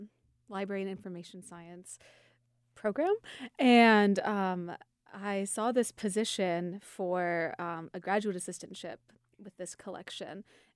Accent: Illinois, United States; I'm from Illinois.

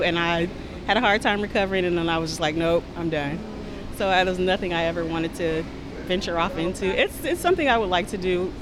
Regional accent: Kankakee, Illinois, United States; now in Champaign-Urbana, United States; My husband and I, we grew up in Kankakee. We don't have the type of resources that they have in the Champaign-Urbana area

